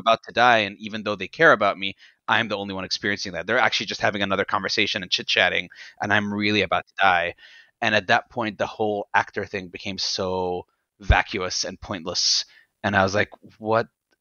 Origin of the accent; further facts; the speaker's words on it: Egypt; now in United States; as a young kid, it was great, man. I mean, Egypt, the one thing that's really nice about growing up in Egypt the way I did